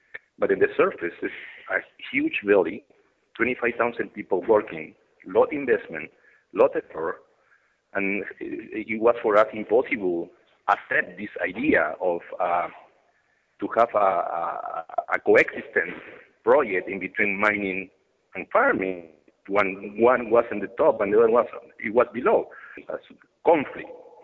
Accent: Tambo Grande, Piura, Peru; now in Canada; I am from Peru, but I am Canadian too, right?

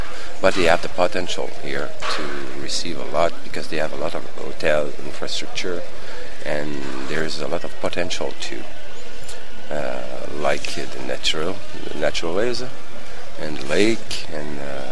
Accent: Tadoussac, Quebec, Canada; I come from Tadoussac.

